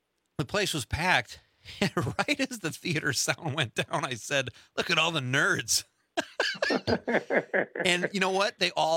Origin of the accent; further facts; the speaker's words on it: Chicago, Illinois, United States; as they say in the neighborhood I grew up in Chicago